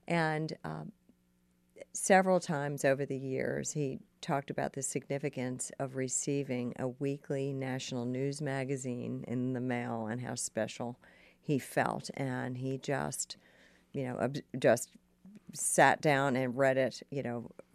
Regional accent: Northeast, United States; I have to say that I grew up in the Northeast.

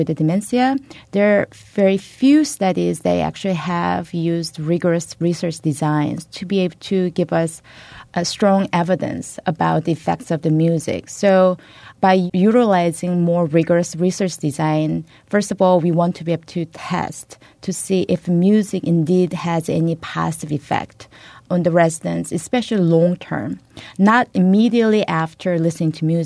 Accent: South Korea; my mom would tell me when I was a teenager growing up in South Korea.

